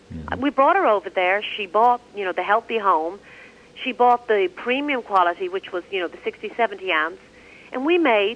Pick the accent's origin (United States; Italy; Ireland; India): Ireland; Dublin, Leinster; I'm from Ireland, Dublin.